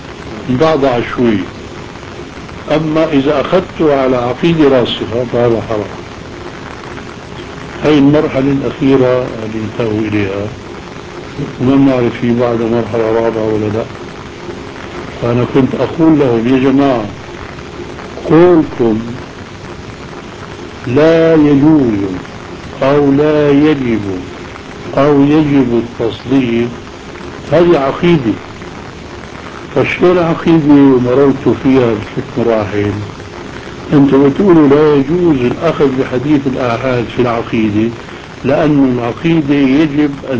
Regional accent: Aleppo, Aleppo Governorate, Syria; وهو بعرفه انا من حلب

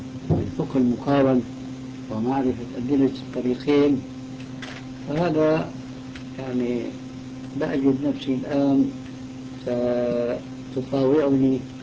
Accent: Syria; وأنا شامي طبعا،

